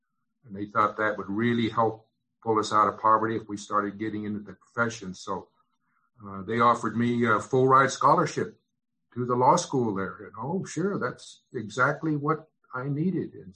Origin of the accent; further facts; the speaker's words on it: New Mexico, United States; I was born and raised in New Mexico, even though I'm a member of the Pawnee Tribe of Oklahoma.